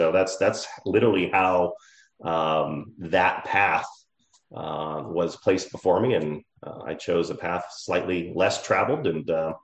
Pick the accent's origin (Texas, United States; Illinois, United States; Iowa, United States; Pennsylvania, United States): Texas, United States; Dallas; And so I grew up in Dallas, did my undergraduate education at Southern Methodist University, studied at Oxford University in England as well